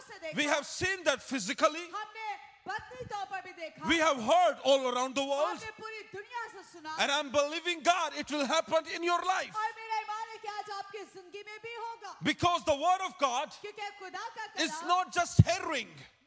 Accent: Pakistan; I want to tell you, we came from Pakistan. Pakistan is second largest Islamic country in the world.

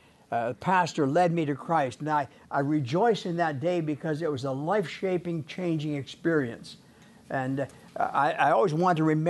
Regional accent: Saskatchewan, Canada; born there; So I was born in Saskatchewan.

